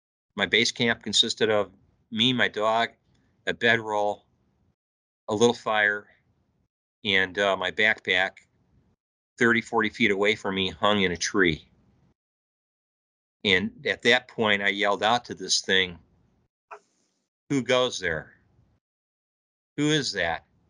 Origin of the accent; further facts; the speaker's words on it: Illinois, United States; well, you know, I'm from Illinois. So I do a lot of camp in my area.